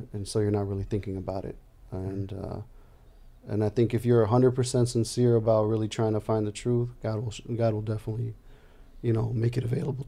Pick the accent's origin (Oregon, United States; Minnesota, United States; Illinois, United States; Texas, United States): Illinois, United States; Chicago; Yeah, my parents are Brazilian. I was born and raised in Chicago.